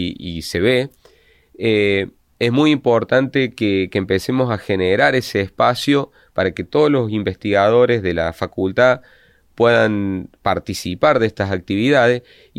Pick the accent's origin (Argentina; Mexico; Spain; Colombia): Argentina; digamos yo, que soy el integrante argentino del proyecto de investigación